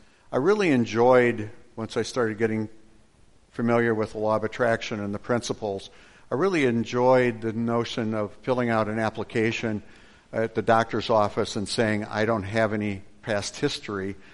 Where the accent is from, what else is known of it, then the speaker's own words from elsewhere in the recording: Detroit, Michigan, United States; born there; also born or lived in Illinois; I was born in Mary Crittenden Home for Unwed Mothers in Detroit in 1950.